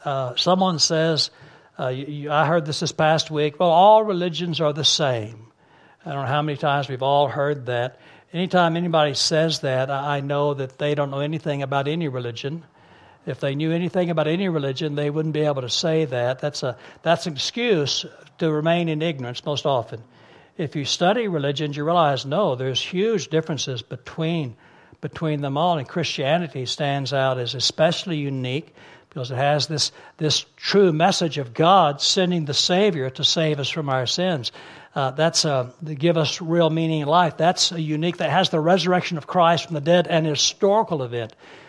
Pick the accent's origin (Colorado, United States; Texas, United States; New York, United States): Texas, United States; In Texas, I'm from Texas originally. I pastored in East Texas for a while